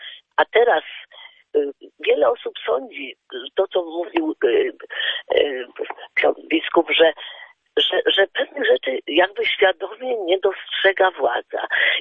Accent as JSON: {"language": "Polish", "town": "Warsaw", "region": "Masovian Voivodeship", "country": "Poland", "said": "jestem też z Warszawy i też obserwuję to wszystko"}